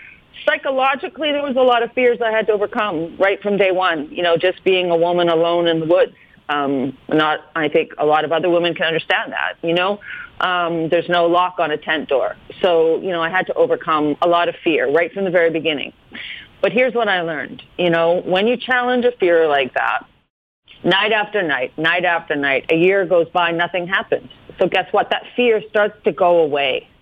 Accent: Canada; I'm a Canadian of settler descent.

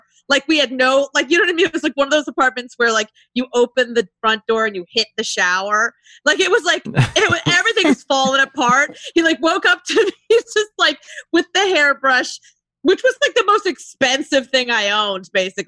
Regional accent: Ohio, United States; now in New York City, United States; I'm like, I came from Ohio.

